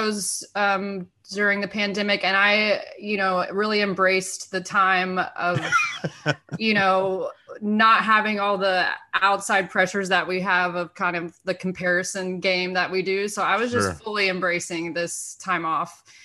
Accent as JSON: {"language": "English", "town": "Nashville", "region": "Tennessee", "country": "United States", "tie": "born or raised there", "said": "Yeah, so I grew up in Nashville and pretty much the city of Nashville. I grew up in East Nashville, which is like real hip, cool area now."}